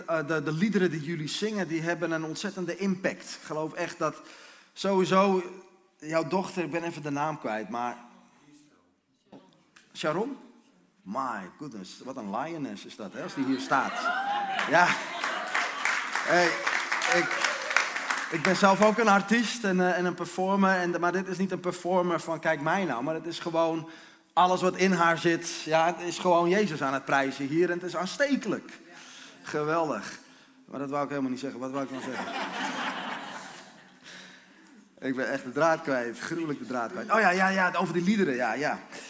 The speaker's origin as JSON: {"language": "Dutch", "town": "Hoorn", "region": "North Holland", "country": "Netherlands", "tie": "born or raised there", "lives_now": "Amsterdam, Netherlands", "said": "Ik ben een geboren en getogen West-Fries. En dan bedoel ik niet Friesland, maar dan bedoel ik Noord-Holland. Geboren en getogen in Hoorn."}